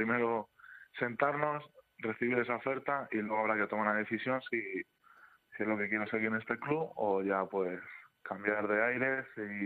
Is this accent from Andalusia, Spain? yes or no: no; Getafe, Community of Madrid, Spain; yo soy de Getafe, además, y vivo en Getafe.